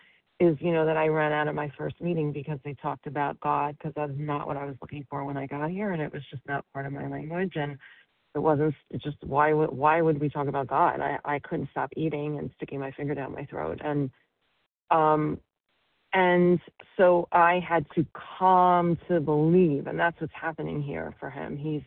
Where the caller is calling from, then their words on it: Colorado, United States; I'm on the list as Colorado.